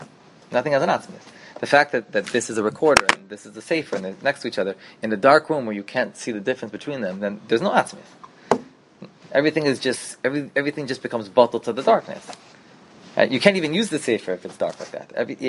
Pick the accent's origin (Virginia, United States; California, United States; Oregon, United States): California, United States; Los Angeles; I'm from Los Angeles.